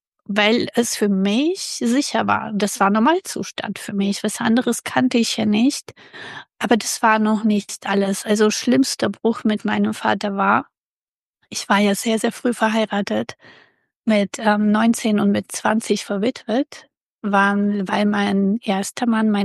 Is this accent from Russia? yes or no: yes; Russia; moved away; Und wir kommen ja aus Russland, das heißt, Business-Selbstständigkeit gab es bis dato nicht.